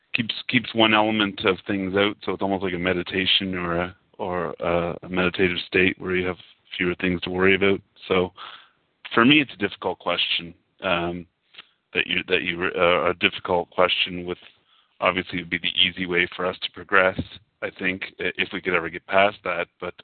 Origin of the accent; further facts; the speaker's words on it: Canada; accent: Canadian; Maybe it was a slip of my accent. I'm not sure. I do have a strong Canadian accent.